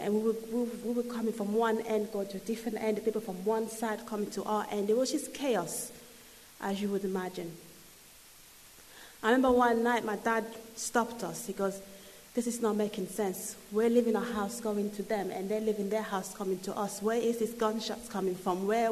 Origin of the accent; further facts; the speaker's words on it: Angola; also born or lived in Congo; Many of you know that I'm from Africa. I was born in Angola, and I've lived in Congo as well.